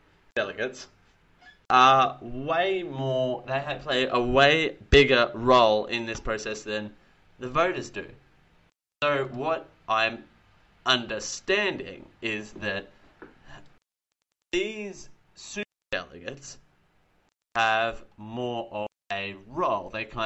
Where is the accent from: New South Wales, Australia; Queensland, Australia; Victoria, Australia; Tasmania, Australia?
Queensland, Australia; Dalby; I'm going to go back to my hometown of Dalby, Queensland. It's about 3 hours west of Brisbane in Queensland.